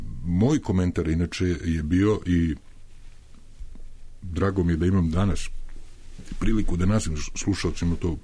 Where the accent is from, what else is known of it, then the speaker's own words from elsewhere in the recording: Serbia; ja sam Srbin, ja živim ovdje